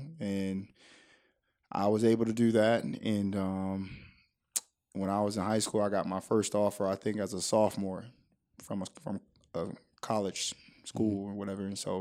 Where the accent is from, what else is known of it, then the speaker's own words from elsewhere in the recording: Miami, Florida, United States; growing up in Miami, things weren't always, a picnic, mm-hmm. for lack of a better word, right. I should say. But we lived in, you know, an impoverished area